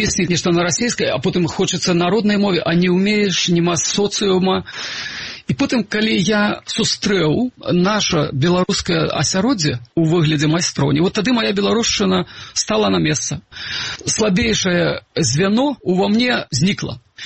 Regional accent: Belarus; И почутё было, что мы белорусы

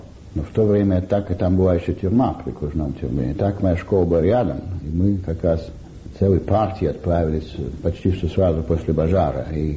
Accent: Saint Petersburg, Russia; born there

